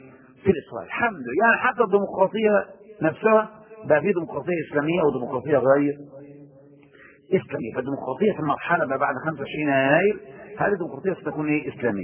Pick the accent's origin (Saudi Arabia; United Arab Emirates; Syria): Syria; يقولون عندنا في سوريا عزيز بدون قيام